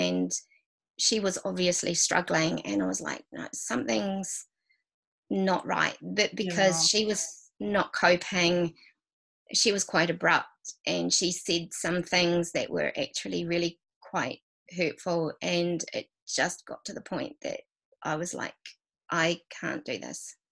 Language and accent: English; Dunedin, Otago, New Zealand; I grew up in Dunedin, and we now live in Christchurch.